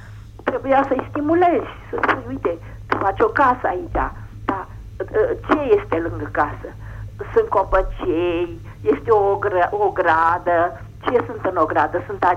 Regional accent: Piatra Neamț, Neamț County, Romania; din Piatra Neamț.

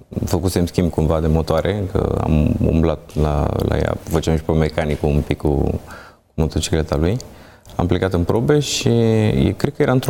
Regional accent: Vidram, Romania; also born or lived in Bucharest; m-am născut în Comuna Vidram. De fapt, în București m-am născut, dar în Comuna Vidram am crescut. Până la 24 de ani am învățat în școala generală de acolo din localitate și în liceu, într-un liceu tehnologic.

